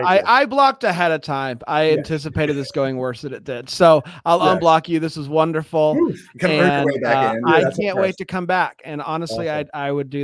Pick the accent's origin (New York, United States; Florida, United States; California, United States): Florida, United States; Orlando; born there; also born or lived in Maine; So I was born in Florida, Orlando. And for a few years, I think when I was 4, 5, and 6, we lived in Maine, polar opposite